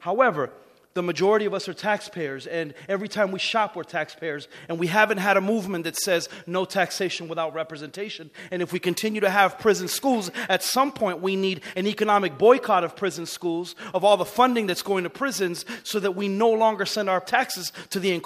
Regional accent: Mexico; moved away; I grew up not in this country, so I have a different perspective. I grew up in Mexico, and we didn't have a lot

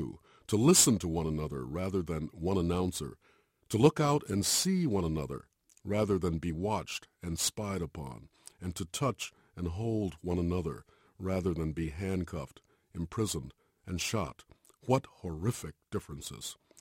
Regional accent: Ann Arbor, Michigan, United States; I came out from Ann Arbor, Michigan, and I went into Robbie's Cafeteria on Telegraph Avenue in Berkeley, and I took out my guitar and I started playing

